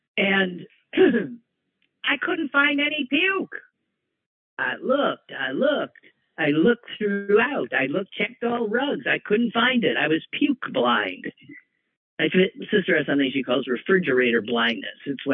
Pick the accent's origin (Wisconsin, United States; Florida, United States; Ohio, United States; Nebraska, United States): Wisconsin, United States; My brother and I were talking about how I guess the fact that we grew up in Wisconsin, that snow is just this marvel.